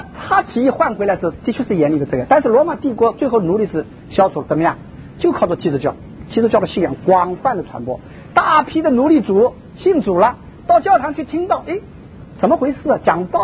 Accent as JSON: {"language": "Chinese", "country": "China", "said": "所以我们从国内来的"}